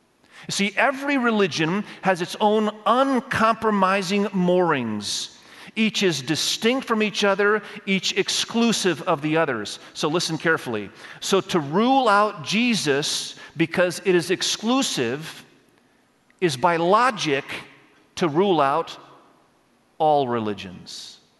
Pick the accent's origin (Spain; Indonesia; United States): Indonesia; English is a second language; I grew up in Indonesia. I was born and raised in Indonesia. I speak Indonesian fluently today. I speak Malaysian, another Asian language, fluently. I grew up in Asia. I understand the culture.